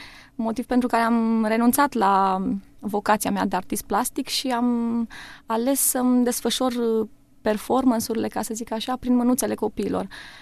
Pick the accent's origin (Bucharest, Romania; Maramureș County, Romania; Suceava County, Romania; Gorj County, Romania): Suceava County, Romania; Noi suntem din Bucovina.